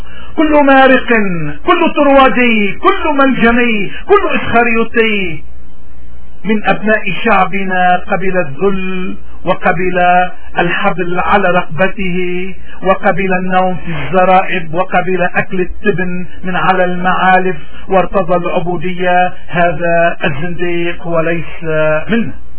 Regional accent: Lebanon; واجبنا المقدس كلبنانيين

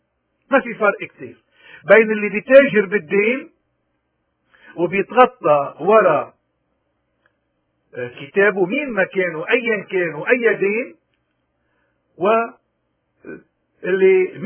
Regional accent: Lebanon; حزب الله بشو بيشبهنا نحن كلبنانيين؟

